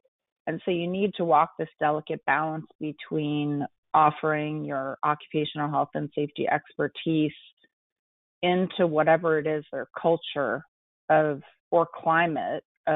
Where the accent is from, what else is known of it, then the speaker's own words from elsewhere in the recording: Washington, District of Columbia, United States; So Washington, D.C. is my hometown.